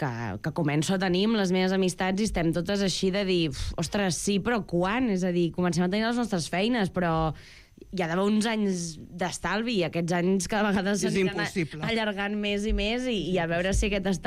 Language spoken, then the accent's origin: Catalan; Barcelona, Catalonia, Spain; jo sóc allò barcelonina, orgullosíssima